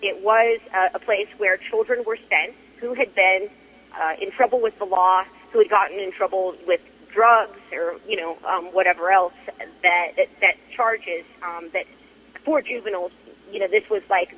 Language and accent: English; Reno, Nevada, United States; Yes, it's very interesting because we're from Reno, Nevada.